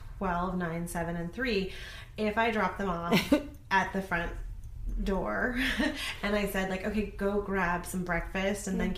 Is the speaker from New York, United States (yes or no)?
no; Columbia, Missouri, United States; born there; I was born in Columbia, Missouri.